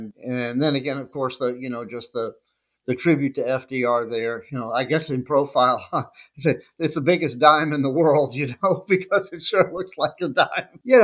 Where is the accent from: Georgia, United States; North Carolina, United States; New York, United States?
Georgia, United States; Well, I was raised in West Central Georgia not in the immediate Warm Springs area, actually 40 miles east of Warm Springs, but still in West Central Georgia.